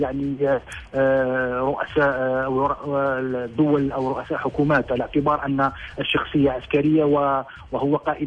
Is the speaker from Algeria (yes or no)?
yes; Algeria; ما عدا حراك الثلاثاء المعروف عندنا في الجزائر